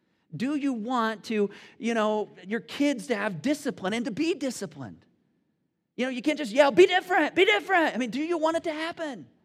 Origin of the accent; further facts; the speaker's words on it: Michigan, United States; I'm like fully Hoosier, right? But I grew up in Michigan, so I'm just like a little more Michiganian when it comes to weather forecasts, right?